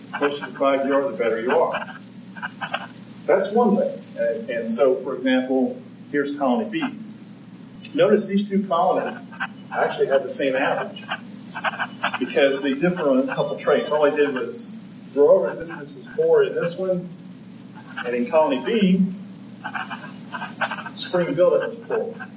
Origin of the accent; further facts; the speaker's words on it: Appalachia, United States; I'm from Appalachia. Hopefully no one else in here is.